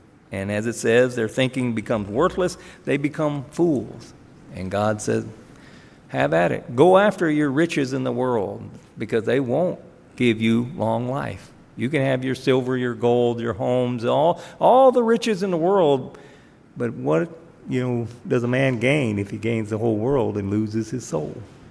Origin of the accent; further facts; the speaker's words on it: the South, United States; most of you know I grew up in the South, and you always went with Mr. or Mrs.